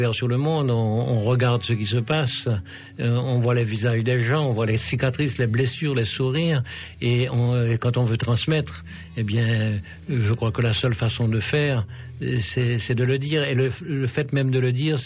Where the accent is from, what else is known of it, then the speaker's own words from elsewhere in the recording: Benet, Sud-Est, Haiti; je suis né en Haïti, dans un petit village qui s'appelle Benet, et non loin de Jacmel. Et j'ai grandi